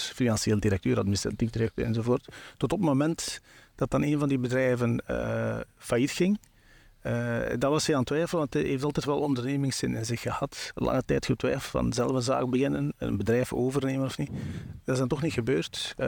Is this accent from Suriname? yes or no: no; Sint-Niklaas, Flanders, Belgium; We zijn afkomstig van het Waasland. Dus geboren in Sint-Niklaas, lang gewoond in België eigenlijk.